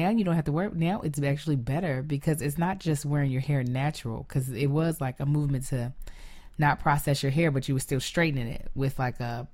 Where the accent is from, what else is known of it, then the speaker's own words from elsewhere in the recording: Kentucky, United States; especially I felt like growing up in Kentucky, black dudes had a preference to girls who had the hair like somebody that might be biracial